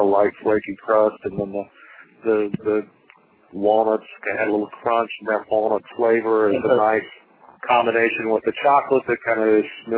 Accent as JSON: {"language": "English", "town": "Louisville", "region": "Kentucky", "country": "United States", "tie": "born there", "said": "Well, I was born in Louisville and moved around and came back here"}